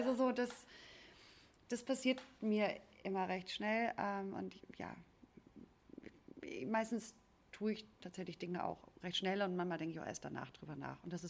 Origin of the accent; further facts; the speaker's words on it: Celle, Lower Saxony, Germany; ist mich in Celle damals, wo ich aufgewachsen bin, immer zu Jazzkonzerten mitgeschleppt.